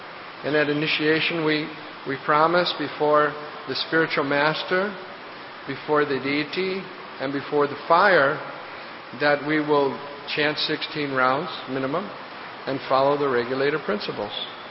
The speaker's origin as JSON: {"language": "English", "town": "St. Louis", "region": "Missouri", "country": "United States", "said": "And then I was from St. Louis."}